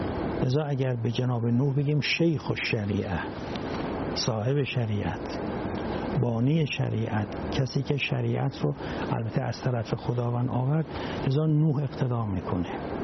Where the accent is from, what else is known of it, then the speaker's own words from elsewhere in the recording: Iran; چون به هر حال ما ایرانی هستیم، خودمون در ایران داریم صحبت میکنیم